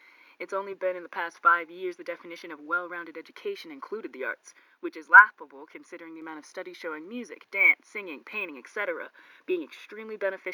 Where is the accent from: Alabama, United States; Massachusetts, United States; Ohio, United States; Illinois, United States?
Ohio, United States; Growing up in Ohio, I went to public school.